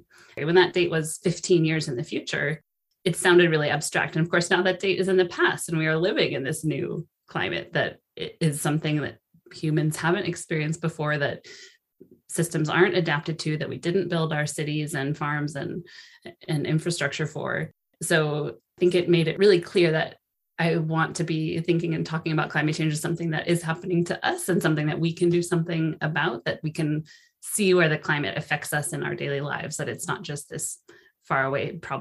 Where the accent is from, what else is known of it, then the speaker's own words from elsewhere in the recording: Sonoma, California, United States; a wildfire that hit my hometown of Sonoma in 2017.